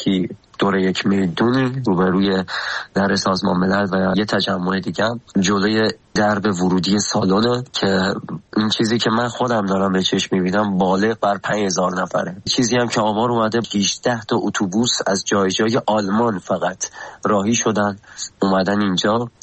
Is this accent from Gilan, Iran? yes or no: no; Tehran, Tehran Province, Iran; born there; 25 سالمه، متولد تهرانم.